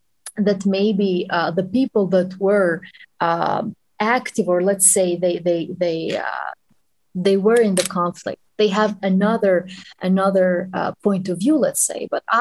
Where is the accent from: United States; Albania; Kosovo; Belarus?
Kosovo; There was this woman, when I told her that I'm from Kosovo, she gave me a free drink and all these things.